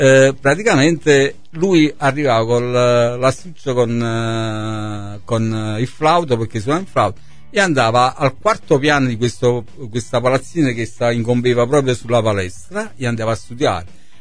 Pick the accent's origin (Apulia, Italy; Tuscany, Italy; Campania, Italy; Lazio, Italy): Campania, Italy; Naples; Abbiamo le radici di una napoletanità. Siamo di Napoli.